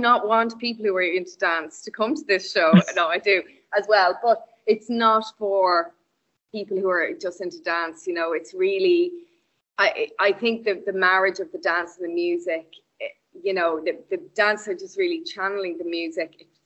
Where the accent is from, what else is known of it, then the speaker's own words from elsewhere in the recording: County Meath, Ireland; now in Carlow, Ireland; No, so I'm from Meath.